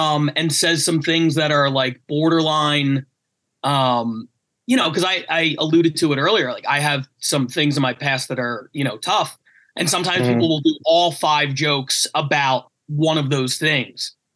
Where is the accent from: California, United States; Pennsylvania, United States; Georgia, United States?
Pennsylvania, United States; Philadelphia; No, I'm from Philly, like professional.